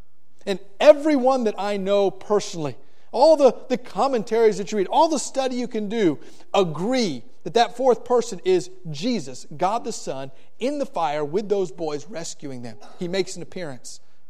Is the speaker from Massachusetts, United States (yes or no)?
no; Homestead, Florida, United States; Part of my testimony is growing up in Miami, Florida, actually Homestead, Florida, just south of Miami.